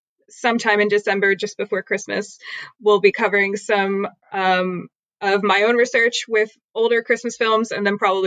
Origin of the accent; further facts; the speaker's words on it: Philadelphia, Pennsylvania, United States; now in London, United Kingdom; Surprisingly, I am American. I'm from Philly, but I live in London. I'm doing a PhD in London.